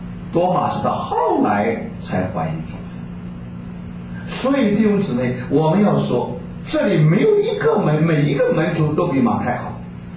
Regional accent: China; 我们中国人说男盗女娼，

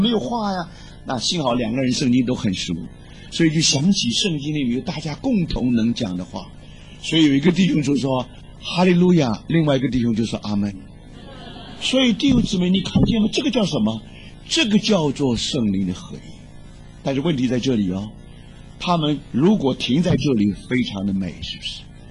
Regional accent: China; 你是印度人，我是中国人，

